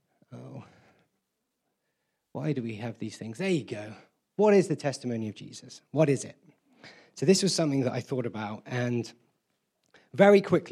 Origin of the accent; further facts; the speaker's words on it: Taunton, South West England, United Kingdom; now in Norway; I was born and raised in Taunton, and this is my home church. And this is my beautiful wife, Gina. Do you want to wave? Hi. And we currently live in Norway for the last almost 2 years now